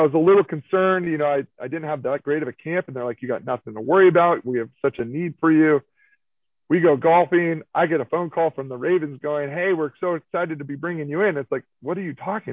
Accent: Sonoma, California, United States; luckily for me, it was, you know, I'm from Sonoma.

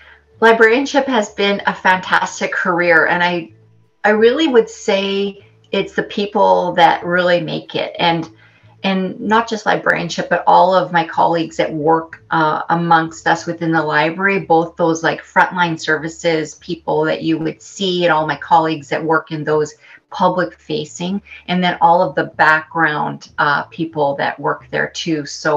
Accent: Winnipeg, Manitoba, Canada; now in Edmonton, Canada; I'm a proud member of the Red River Métis, and I'm originally from Winnipeg, Treaty One territory, but I've made Edmonton my home for, oh my goodness, for over 25 years. So I did move to Edmonton in the fall of 1996

